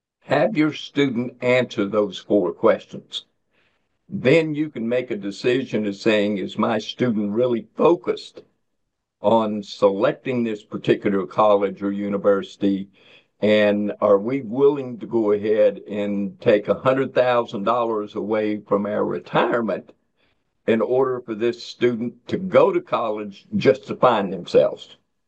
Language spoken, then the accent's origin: English; Miami, Florida, United States; And I'm from Miami, Florida, and I don't like the snow.